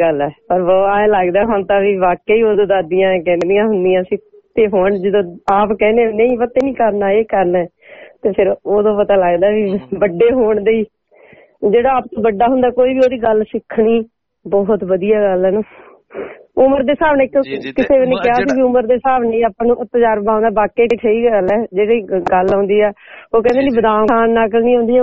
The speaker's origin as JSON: {"language": "Punjabi", "town": "Bathinda", "region": "Punjab", "country": "India", "said": "ਮੈਂ ਵੀ ਬਠਿੰਡੇ ਵਾਲੀ ਆ।"}